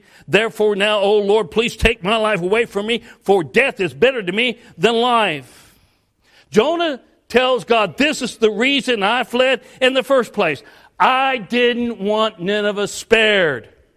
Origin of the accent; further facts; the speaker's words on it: Colorado, United States; I'm from Colorado originally, going up in the Colorado Rocky Mountains.